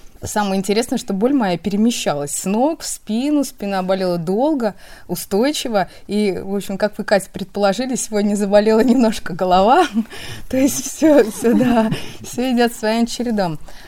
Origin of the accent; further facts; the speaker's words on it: Samara, Samara Oblast, Russia; я из Самары.